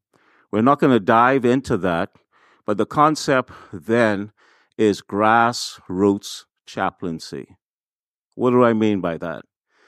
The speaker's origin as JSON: {"language": "English", "country": "Bahamas", "tie": "born or raised there", "said": "When we were kids, I grew up in the Bahamas."}